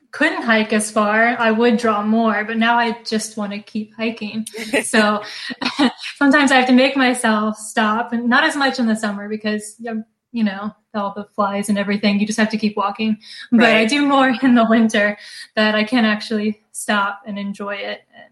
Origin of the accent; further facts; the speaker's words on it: Florida, United States; And I grew up in West Pasco County, and I went to Starkey Park all the time growing up.